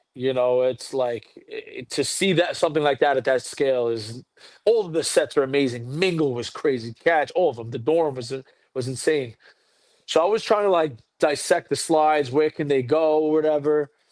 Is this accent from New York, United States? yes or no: yes; New York, United States; we're both from New York, and we're both Dominican